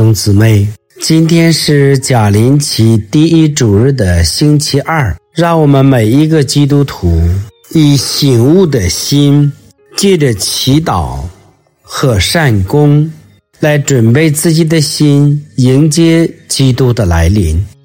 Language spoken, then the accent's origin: Chinese; China; 对我们中国人来说，我们的福音的传播和接受绕不开方济各沙乌略。